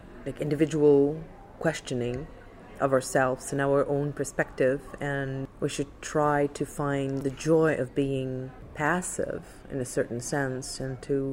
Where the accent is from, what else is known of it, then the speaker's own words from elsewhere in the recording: Poland; English is a second language; now in Netherlands; I'm originally from Poland, but I've been living and working in the Netherlands for the last 4 years.